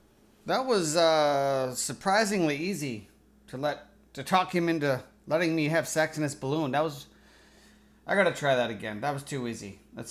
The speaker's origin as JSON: {"language": "English", "town": "Chicago", "region": "Illinois", "country": "United States", "said": "We're from Chicago."}